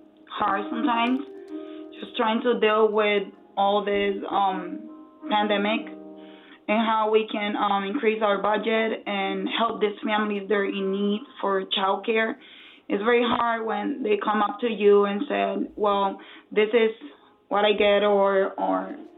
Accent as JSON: {"language": "English", "country": "Puerto Rico", "moved": "as an adult", "said": "I came from Puerto Rico 7 years ago, and I'm in this business of taking care of children for 3 years."}